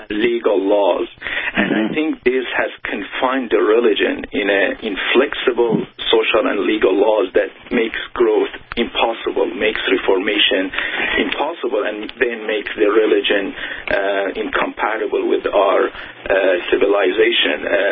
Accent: Iran; also born or lived in Syria; I did grow, as you mentioned, I grew up in Iran and Syria.

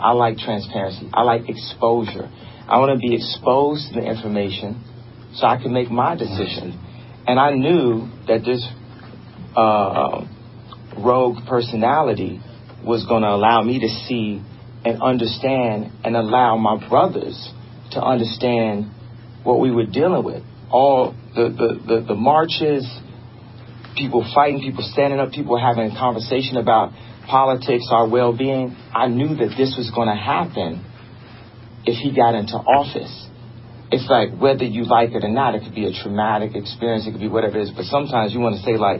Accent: United States; But I have the right, as an American, to have my own opinion.

